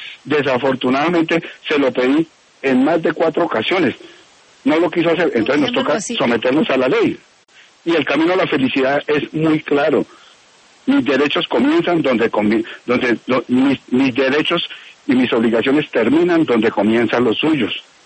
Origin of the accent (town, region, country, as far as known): Bogotá, Colombia